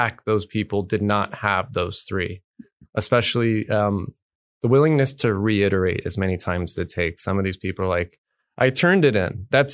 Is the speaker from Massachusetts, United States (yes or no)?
no; Los Angeles, California, United States; now in Austin, United States; In Los Angeles.